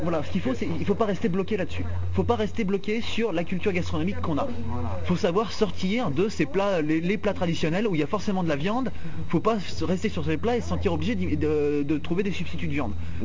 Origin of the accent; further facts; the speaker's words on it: France; le fromage je crois qu'en tant que français hein, c'est dur.